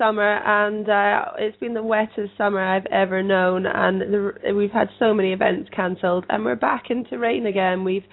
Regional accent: Scotland, United Kingdom; I grew up in Scotland, which is very cold and wet, but down in the south, it's normally quite nice, and I've lived here for quite a long time

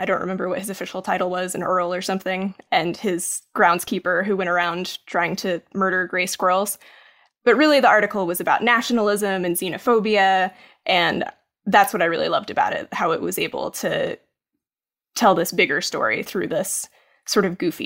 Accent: Maryville, Tennessee, United States; Yeah, Maryville is, it was a much smaller, more rural town when I was a kid.

